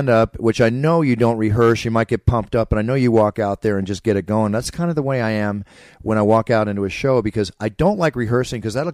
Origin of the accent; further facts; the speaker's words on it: Philadelphia, Pennsylvania, United States; finding out he grew up like 20 miles away from where I grew up in Philadelphia